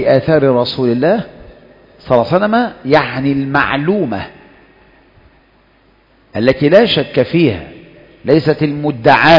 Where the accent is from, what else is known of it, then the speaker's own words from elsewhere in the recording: Egypt; وعندنا في مصر شعرات النبي